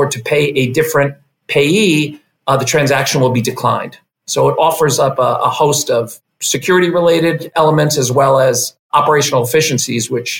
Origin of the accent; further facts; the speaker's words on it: New York, United States; I am born and raised in New York. I do currently reside in New York.